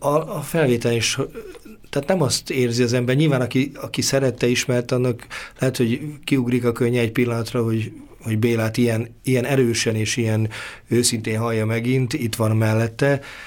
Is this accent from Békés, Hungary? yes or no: yes; Békés, Hungary; és én Békés megyei vagyok szintén